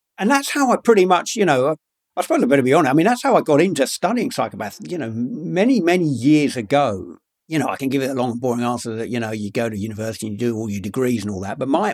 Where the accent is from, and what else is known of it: London, United Kingdom; born or raised there